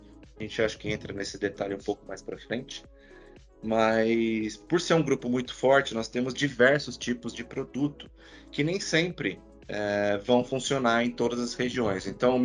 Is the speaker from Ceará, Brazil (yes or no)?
no; Santo André, São Paulo, Brazil; Eu sou de Santo André, né? Eu sou do ABC Paulista.